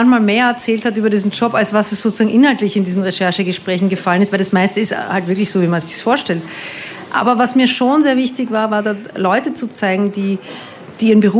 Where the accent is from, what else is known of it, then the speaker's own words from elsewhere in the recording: Vienna, Austria; Und das war mir so fern als Wienerin